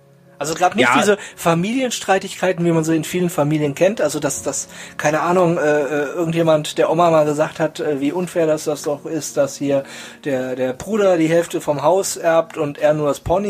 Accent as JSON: {"language": "German", "region": "East Germany", "country": "Germany", "said": "weil ich komme in Wirklichkeit komme ich aus dem Osten."}